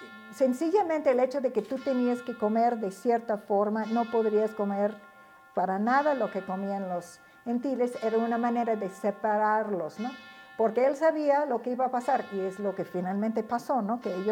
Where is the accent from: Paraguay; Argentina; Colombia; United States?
United States; O sea, yo soy de Estados Unidos, ustedes son de México